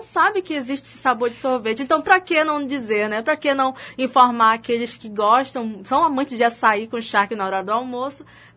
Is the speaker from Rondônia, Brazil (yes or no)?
no; Amapá, Brazil; por mais que eu sou daqui, do Amapá, não conhecia o bacuri